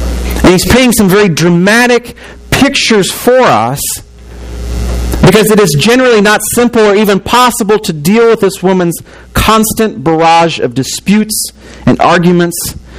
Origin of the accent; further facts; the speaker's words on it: Illinois, United States; When I grew up in Illinois, we'd have very windy days once in a while.